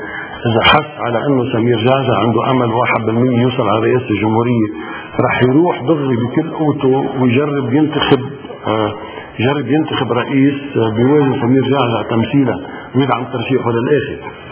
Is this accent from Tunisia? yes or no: no; Lebanon; أنا كوطني لبناني مواطن عادي مواطن لبناني عادي ما بقبل الكلام